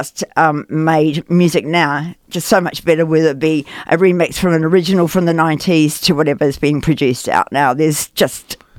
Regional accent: Christchurch, Canterbury, New Zealand; born there; I was born in Christchurch, yeah.

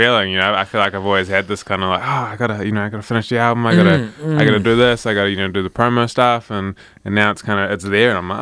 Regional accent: Lyttelton, Canterbury, New Zealand; So, I grew up in Littleton and live there at the moment

